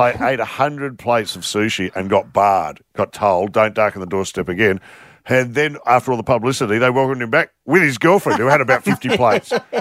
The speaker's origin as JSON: {"language": "English", "region": "Victoria", "country": "Australia", "said": "And I go over, and he found out I was from Victoria."}